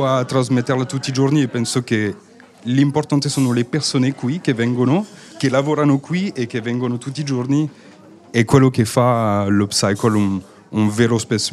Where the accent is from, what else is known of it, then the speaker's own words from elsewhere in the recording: Paris, Île-de-France, France; Italian is a second language; now in Milan, Italy; sono originario di Parigi.